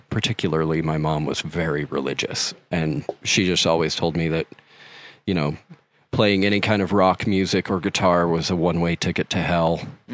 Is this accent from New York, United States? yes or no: no; Tooele, Utah, United States; I grew up in Tooele, which is, you know, in the 90s. And if anybody knows anything about Tooele in the 90s, it was kind of the methamphetamine capital of the planet.